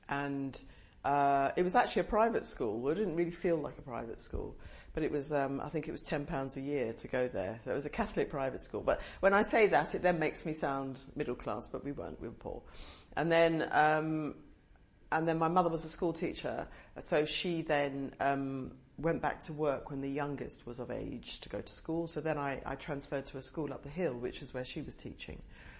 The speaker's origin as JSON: {"language": "English", "town": "Woolwich", "region": "London", "country": "United Kingdom", "tie": "born or raised there", "said": "I was raised in Woolwich, southeast London. I was educated in Eltham. I went to a girls' grammar school. I come from a sort of, I suppose, immigrant working class family. My father was Nigerian, and my mother was white English."}